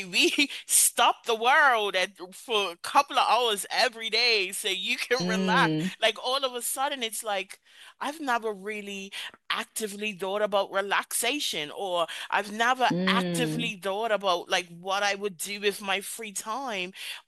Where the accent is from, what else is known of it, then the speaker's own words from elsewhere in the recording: Bermuda; also born or lived in Spain; I'm originally from Bermuda, lived in Bermuda for so long, you are surrounded by conditioning